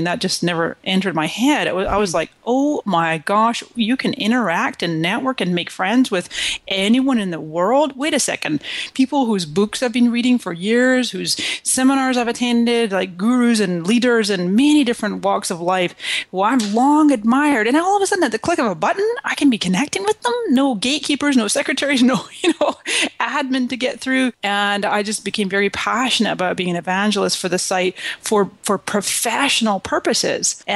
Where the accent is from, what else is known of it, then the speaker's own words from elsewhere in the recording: Scotland, United Kingdom; moved away as an adult; also born or lived in Canada; now in California, United States; I came to this country in 1999 from Scotland, mm-hmm. and before that I was born in Canada.